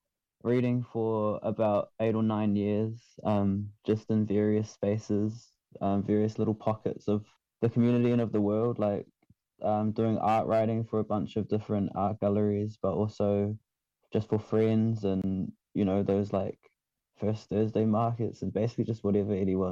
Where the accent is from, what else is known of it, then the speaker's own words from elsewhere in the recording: Manurewa, Auckland, New Zealand; also born or lived in Kaisahu; I'm from Kaisahu, but I was raised in Manurewa.